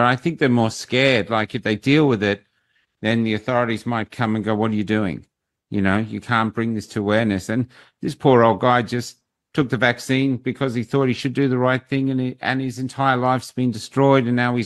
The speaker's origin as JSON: {"language": "English", "town": "Melbourne", "region": "Victoria", "country": "Australia", "said": "I'm from Melbourne. And Melbourne, we just went full North Korea."}